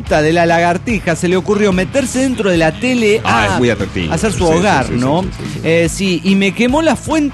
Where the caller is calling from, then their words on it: Tapachula, Chiapas, Mexico; de Tapachula, Chiapas.